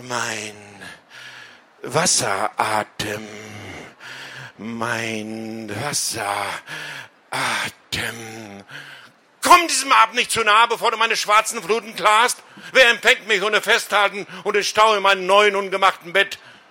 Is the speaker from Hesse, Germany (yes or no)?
no; Magdeburg, Saxony-Anhalt, Germany; Und wir kommen aus Magdeburg.